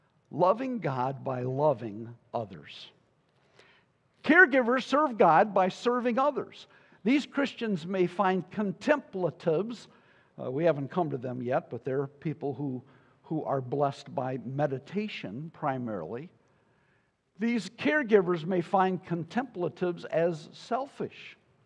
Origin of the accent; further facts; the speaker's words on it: Detroit, Michigan, United States; I grew up in Detroit.